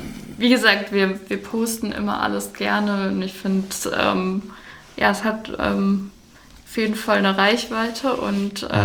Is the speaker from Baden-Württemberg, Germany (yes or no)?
yes; Freiburg, Baden-Württemberg, Germany; Also ich komme auch aus Freiburg